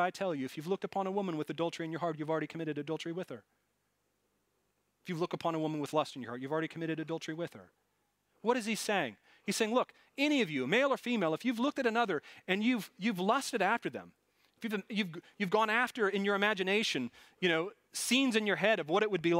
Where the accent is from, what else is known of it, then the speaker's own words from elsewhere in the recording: New York, United States; I'm just a complicated Italian. I grew up in New York.